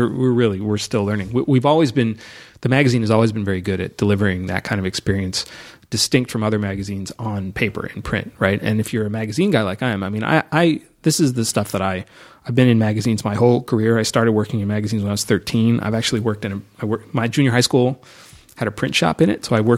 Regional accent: Los Angeles, California, United States; in Los Angeles.

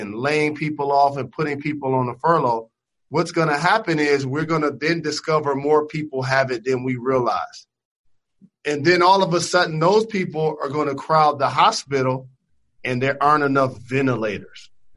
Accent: Detroit, Michigan, United States; Y'all know I'm from Detroit.

